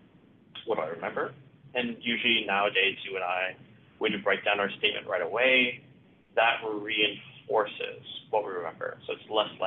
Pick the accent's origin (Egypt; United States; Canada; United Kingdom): Canada; because it brought us together and made us feel proud about being Canadian.